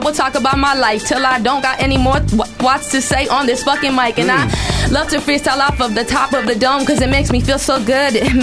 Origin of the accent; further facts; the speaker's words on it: Los Angeles, California, United States; I grew up in Los Angeles, raised by a single mother.